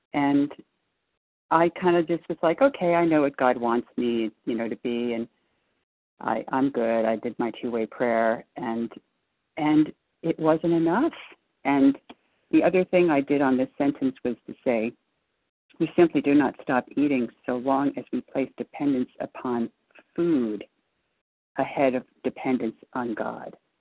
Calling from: Connecticut, United States; in Connecticut.

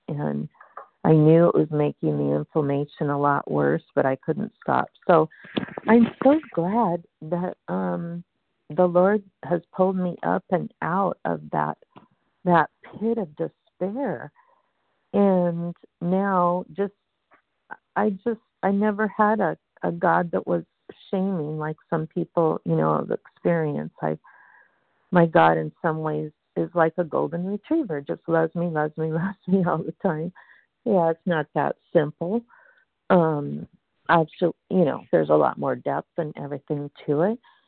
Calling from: Washington, United States; calling from Washington State

